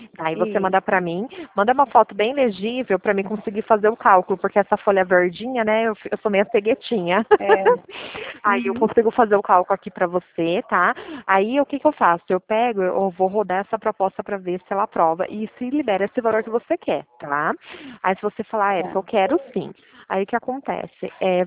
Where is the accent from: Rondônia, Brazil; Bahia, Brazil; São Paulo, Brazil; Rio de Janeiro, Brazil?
São Paulo, Brazil; Pirassununga; Eu sou daqui de Pirassununga